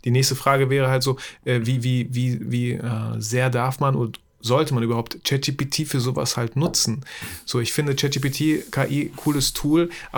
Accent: Bielefeld, North Rhine-Westphalia, Germany; ich komme aus Bielefeld

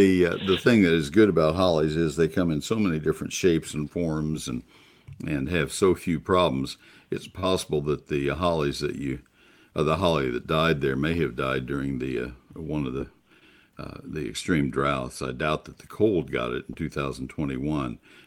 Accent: College Station, Texas, United States; also born or lived in Ohio; I grew up in College Station and spent 7 years in Ohio, and Burning Bush Euonymus was very popular there

